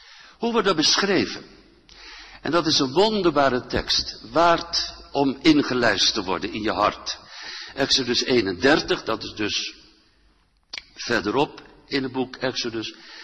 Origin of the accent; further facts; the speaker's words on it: Gelderland, Netherlands; Ik heb dat als herinnering van de Veluwse boerderij waar ik opgroeide.